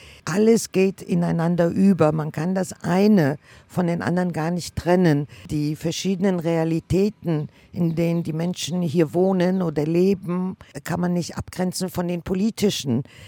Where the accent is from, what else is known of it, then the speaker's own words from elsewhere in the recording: Germany; now in Tel Aviv, Israel; ich bin 72 nach Israel eingewandert. Ich komme aus Deutschland und lebe eben seit über 40 Jahren hier in Israel. Und ich lebe in Tel Aviv.